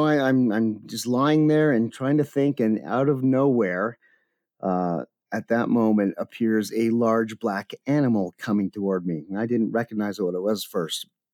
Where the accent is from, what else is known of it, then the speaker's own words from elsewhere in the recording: Canada; I'm Canadian after all.